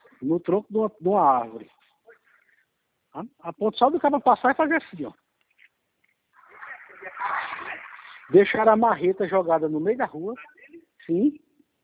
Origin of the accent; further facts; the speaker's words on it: Paraíba, Brazil; eu sou da Paraíba.